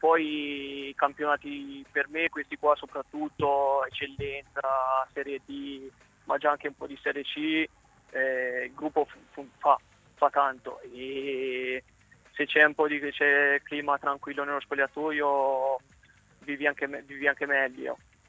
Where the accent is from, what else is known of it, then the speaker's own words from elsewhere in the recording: Carrara, Tuscany, Italy; io tipo che sono di Carrara